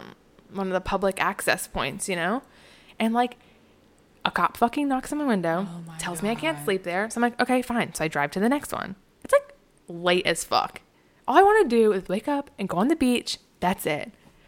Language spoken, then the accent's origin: English; Pennsylvania, United States; moved away as an adult; I moved here from Pennsylvania, and it was the first time I moved here. I moved here, like, the day I graduated high school.